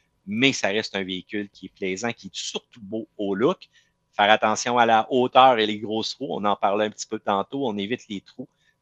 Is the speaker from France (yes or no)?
no; Quebec, Canada; en tant que Québécois